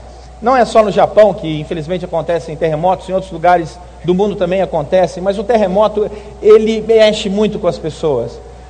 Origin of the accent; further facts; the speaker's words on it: Anápolis, Goiás, Brazil; now in Rio de Janeiro, Brazil; Eu sou goiano, nascido em Anápolis. Essa cidade existe, é em Goiás, mas há 7 anos estou no Rio de Janeiro